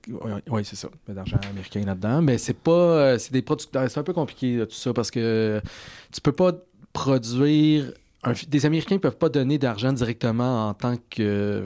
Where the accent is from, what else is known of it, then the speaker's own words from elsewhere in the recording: Quebec, Canada; parce que je viens du Québec, ils vont tout de suite me parler